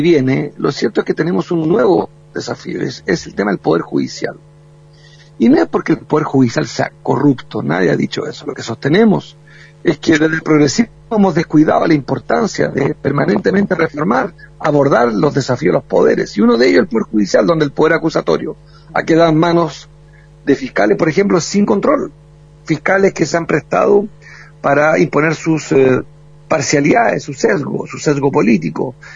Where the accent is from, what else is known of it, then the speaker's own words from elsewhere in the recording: Chile; Por eso yo soy chileno y usted argentino.